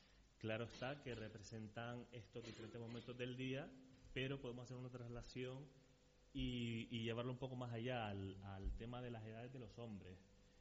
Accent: Canary Islands, Spain; nuestra identidad como canarios y como gran canarios

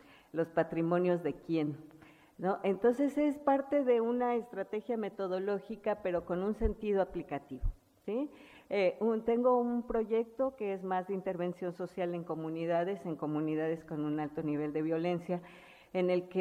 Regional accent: Mexico; Yo soy de México, todos no creo que no sepan las difíciles condiciones de violencia en las que estamos viviendo en nuestro país.

